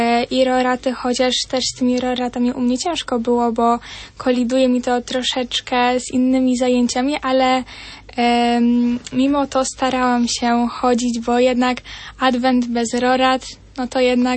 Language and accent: Polish; Biłgoraj, Lublin Voivodeship, Poland; jestem z Biłgoraja, z oddziału Totus Tus.